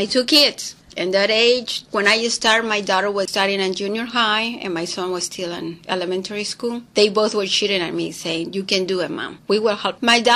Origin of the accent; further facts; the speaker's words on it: Mexico City, Mexico; English is a second language; now in United States; I came to United States in 1997, and I married an American man. I am original from Mexico City.